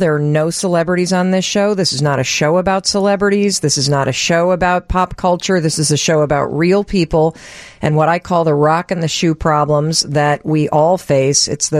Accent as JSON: {"language": "English", "region": "Michigan", "country": "United States", "tie": "born or raised there", "said": "I grew up in Western Michigan, and guess what was on when I got home?"}